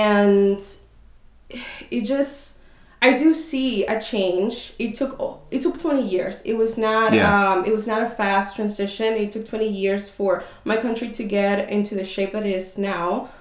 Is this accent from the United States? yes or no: no; Caracas, Capital District, Venezuela; I was born and raised in Venezuela, in the capital, Caracas. Mom and dad live there.